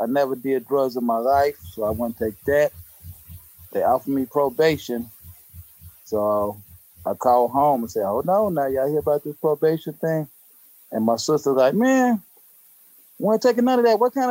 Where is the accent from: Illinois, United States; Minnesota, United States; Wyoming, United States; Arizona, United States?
Illinois, United States; Chicago; because at the end of the day, I'm from Inglewood, Chicago. Y'all go look that up.